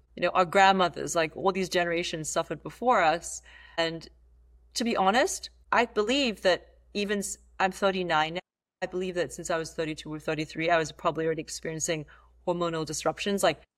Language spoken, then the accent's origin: English; Hong Kong; Yeah, well, the great thing about growing up in Hong Kong is that you have soup with every meal.